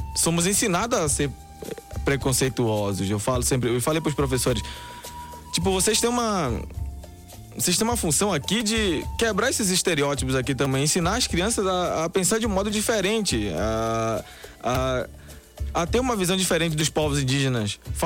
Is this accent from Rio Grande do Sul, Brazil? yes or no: no; Amazonas, Brazil; moved away; Eu vivia lá, eu conhecia o meu povo tucano, outro povo. E quando eu cheguei aqui, eu saí do Amazonas... Eu descobri que existem vários povos.